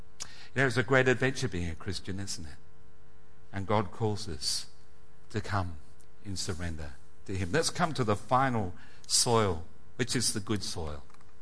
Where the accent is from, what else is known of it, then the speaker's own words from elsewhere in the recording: South West England, United Kingdom; moved away; I fly out with my wife, Andrea, back to my hometown in England. We migrated in 1966, and I've been invited to go back to my home church in Devon